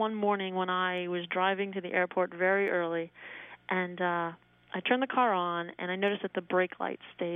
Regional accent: Philadelphia, Pennsylvania, United States; I'm from Philadelphia.

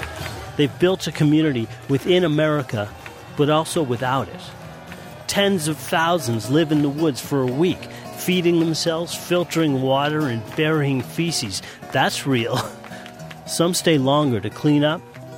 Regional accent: Montana, United States; I'm from Montana, camping in the mountains.

